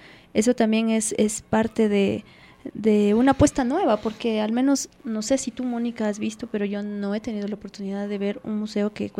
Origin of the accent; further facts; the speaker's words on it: Quito, Pichincha, Ecuador; que como quiteños, que como ecuatorianos los conocemos.